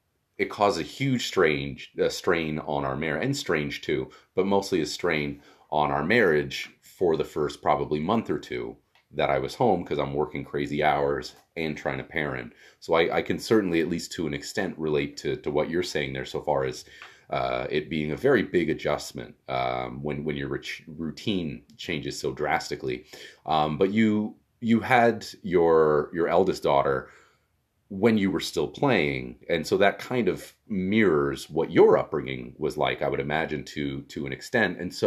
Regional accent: Oakville, Ontario, Canada; So I grew up in Oakville.

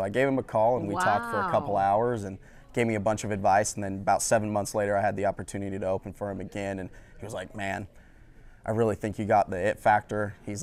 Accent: Colorado, United States; So I'm originally from Colorado, and he came through my hometown one day

